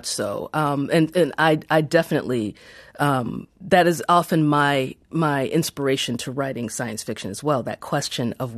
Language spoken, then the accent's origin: English; Phoenix, Arizona, United States; I'm from Phoenix, Arizona, and we literally have autonomous vehicles on the road.